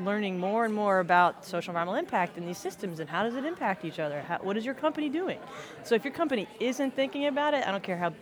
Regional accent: Florida, United States; So yeah, I was born and raised in Florida. I wanted to do something totally different. Went to college in Minnesota.

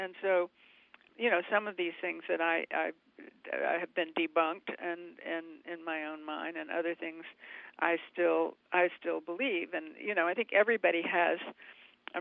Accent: Savannah, Georgia, United States; I'm from Savannah, Georgia, and we spent our summers in Statesboro, a little town outside of Savannah, in this great, big, huge antebellum, white-columned house

